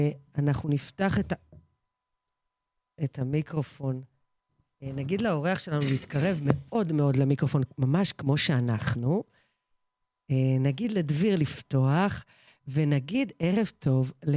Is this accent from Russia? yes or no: yes; Russia; אני רוסייה